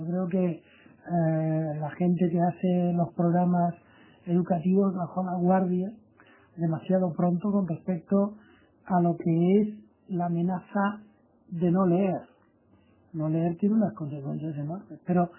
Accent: Canary Islands, Spain; yo soy canario

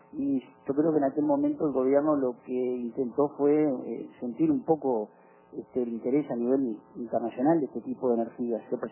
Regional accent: Uruguay; uno como uruguayo le tiene un cierto cariño a su país, y más el que ha vivido afuera

